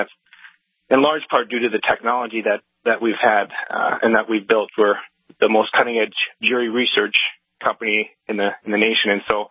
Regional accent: Mandan, North Dakota, United States; I'm from Mandan originally, from New England, south of Dickinson, southwest corner of the state.

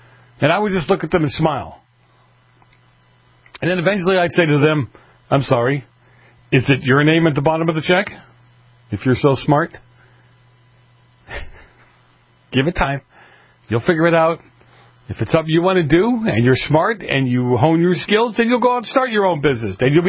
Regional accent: Boston, Massachusetts, United States; I grew up in Boston.

